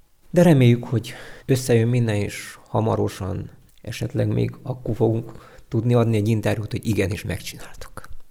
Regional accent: Héderfája, Veszprém County, Hungary; mivel hogy én Héderfáj vagyok, itt nőttem fel, nem is messze lakok

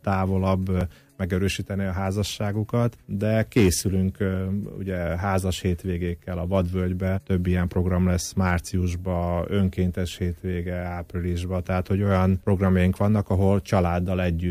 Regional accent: Zakarpattia Oblast, Ukraine; legyünk büszkék arra, hogy magyarok vagyunk, még akkor is, hogyha gyakorlatilag Kárpátalján most legnehezebb sorsban van az egész Kárpát-medencében, hiszen 4 éve háború zajlik, olyan országban élünk

